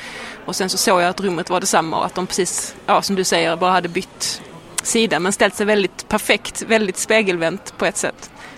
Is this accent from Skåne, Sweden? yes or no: yes; Skåne, Sweden; accent: Scanian; att jag är kvinna och att jag pratar skånska